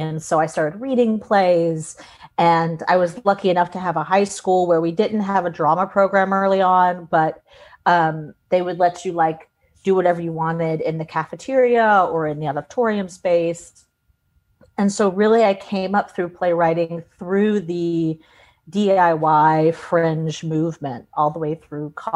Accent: Deep South, United States; growing up in the Deep South, while I was not surrounded by professional performing arts companies, we just have a phenomenal tradition of storytelling.

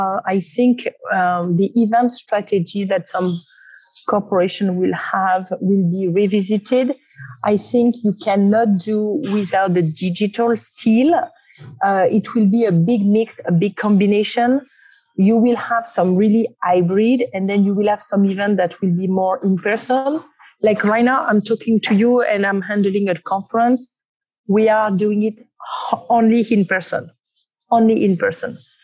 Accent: France; accent: French; English is a second language; now in United States; because I'm European and I'm sure you recognize my very strong French accents.

